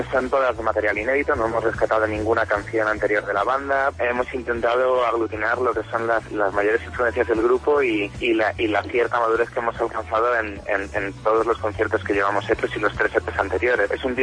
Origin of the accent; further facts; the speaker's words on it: Toledo, Castilla-La Mancha, Spain; somos un grupo afincado en Toledo. Bueno, cada uno estamos repartidos un poco, pero vamos, los cuatro somos de Toledo, los cuatro somos de aquí de siempre.